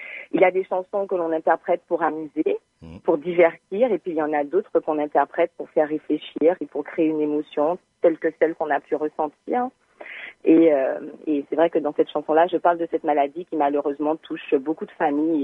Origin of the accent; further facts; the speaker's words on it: Martinique; il y a beaucoup de pans de notre histoire en tant que Martiniquais, Antillais, que nous ne connaissons pas beaucoup.